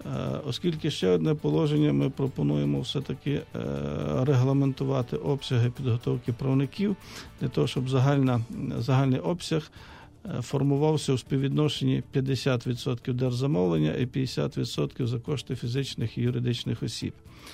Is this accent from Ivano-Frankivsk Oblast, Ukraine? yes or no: yes; Yaremche, Ivano-Frankivsk Oblast, Ukraine; Я народився в Яремчі.